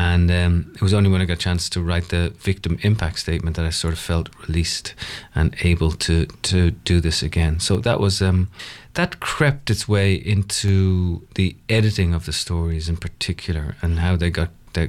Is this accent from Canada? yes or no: no; Ireland; now in New York, United States; I'm from Ireland originally